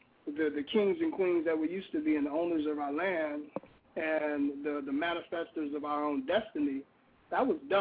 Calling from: West Palm Beach, Florida, United States; Hey, Janice … West Palm

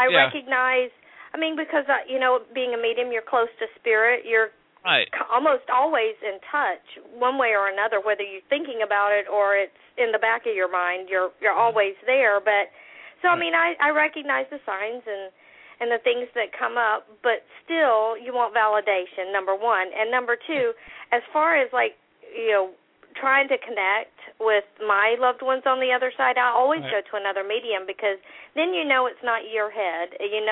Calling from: South Carolina, United States; I'm calling from Coastal South Carolina

